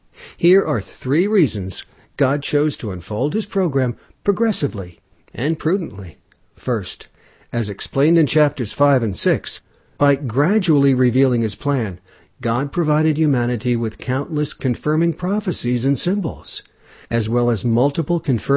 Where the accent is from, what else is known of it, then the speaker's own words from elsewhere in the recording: California, United States; As a boy growing up in California, I had a small dog.